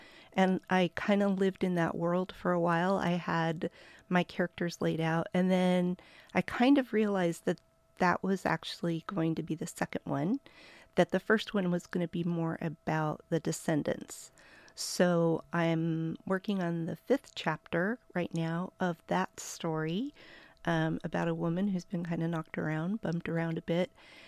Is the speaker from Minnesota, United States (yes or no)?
no; California, United States; because I grew up in California